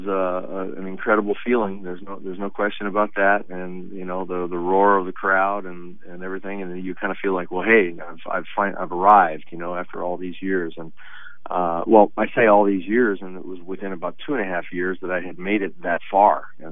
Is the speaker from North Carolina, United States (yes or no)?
no; California, United States; He was from Georgia, I was from California